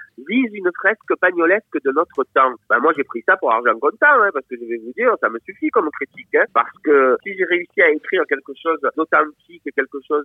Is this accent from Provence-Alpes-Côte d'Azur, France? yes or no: yes; Marseille, Provence-Alpes-Côte d'Azur, France; born there; Je suis né à Marseille, dans le plus beau quartier de Marseille. Le Panier, connu dans le monde entier grâce à ce feuilleton extraordinaire qui s'appelle Plus belle la vie.